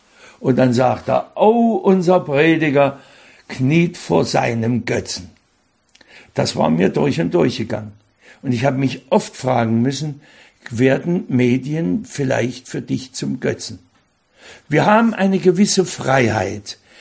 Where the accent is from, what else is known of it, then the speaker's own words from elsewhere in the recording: Weißenfels, Saxony-Anhalt, Germany; Aus meinem Heimatort Weißenfels stammt ein Dichter.